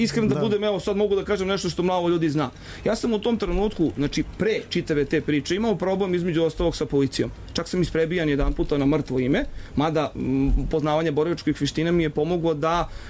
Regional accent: Zemun, Belgrade, Serbia; Ja sam iz Zemuna.

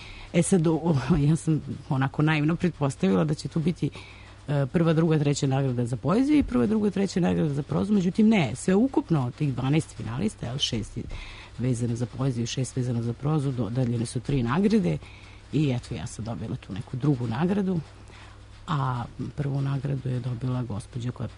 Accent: Belgrade, Serbia; Ona se održavala u noći muzeja, kad je kod nas u Beogradu bila noć muzeja

